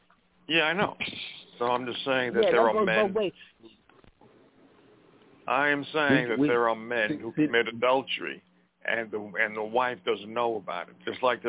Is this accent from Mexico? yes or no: no; Montana, United States; Yeah, I'm from … from Montana. That's who I am.